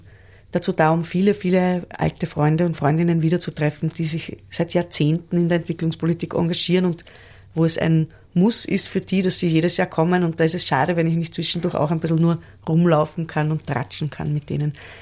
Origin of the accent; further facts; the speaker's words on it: Vienna, Austria; ich bin Wienerin und beobachte jetzt seit 44 Jahren.